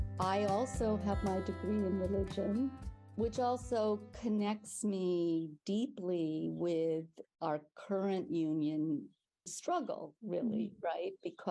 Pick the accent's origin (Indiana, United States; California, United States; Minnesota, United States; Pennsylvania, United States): California, United States; Los Angeles; And the way I got connected to the Catholic worker and Dorothy Day was growing up in Los Angeles.